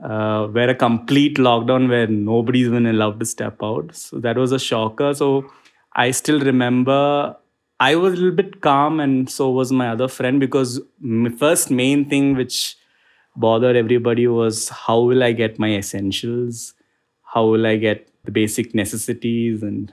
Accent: Kerala, India; now in Bangalore, India; And I'm originally from Kerala in India, but yeah, I currently reside in Koramangala in Bangalore.

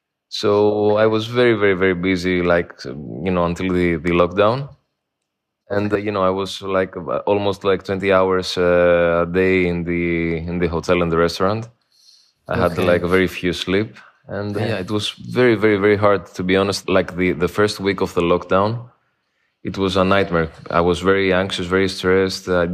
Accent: Greece; English is a second language; also born or lived in London, United Kingdom; I'm from Greece, and I have studied architecture in London. And at the moment, I live in Greece, and I work in Greece. Right now, I'm in my apartment in Athens.

